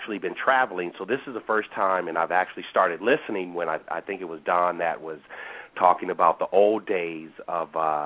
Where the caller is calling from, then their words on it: Los Angeles, California, United States; also born or lived in St. Paul; I'm calling from Los Angeles. I usually call in. I've been traveling. I'm a resident, an ex-resident of St. Paul.